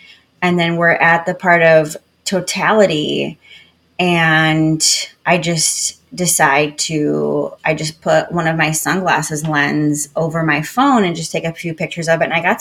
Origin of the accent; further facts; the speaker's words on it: Michigan, United States; also born or lived in North Carolina / San Francisco; the culture shock of living in San Francisco after growing up in West Michigan and being born in North Carolina